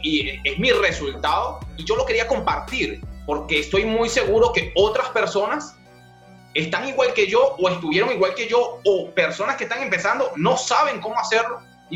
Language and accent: Spanish; Venezuela; yo viví en Venezuela, soy venezolano, y cuando se va, mi mamá decide marcharse a otro estado, ¿bien? Que es Valencia, Venezuela. Ahí, a los 12 años